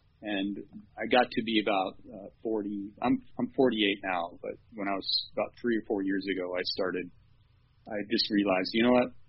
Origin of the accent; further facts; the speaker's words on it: Southwest, United States; We grew up in the Southwest.